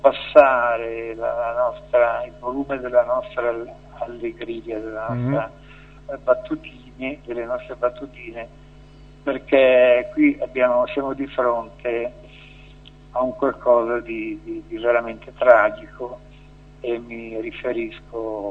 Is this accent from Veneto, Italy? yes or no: no; Milan, Lombardy, Italy; io da milanese